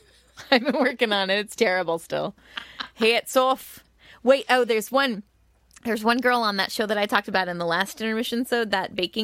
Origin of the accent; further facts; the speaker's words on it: Illinois, United States; accent: Illinois; My little Illinois accent comes out.